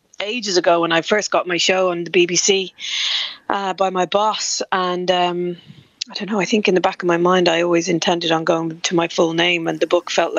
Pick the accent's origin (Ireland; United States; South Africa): Ireland; Dundrum, Leinster; moved away as an adult; I grew up in Dundrum and had a load of big brothers and sisters